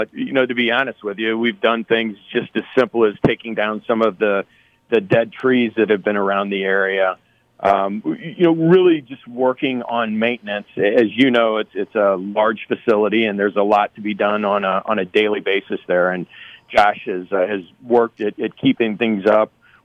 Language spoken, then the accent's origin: English; Illinois, United States; as you're well aware, I'm from Southern Illinois